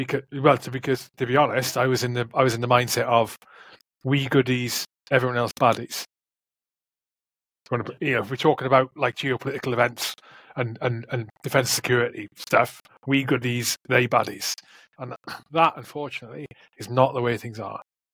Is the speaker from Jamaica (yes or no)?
no; United Kingdom; I'm British.